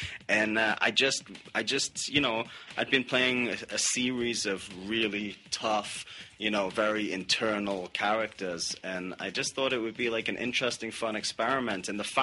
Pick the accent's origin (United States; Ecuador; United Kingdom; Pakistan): United Kingdom; Newcastle upon Tyne, North East England; I grew up in in Newcastle upon Tyne in the northeast of England, in it was like a pillar of the Industrial Revolution.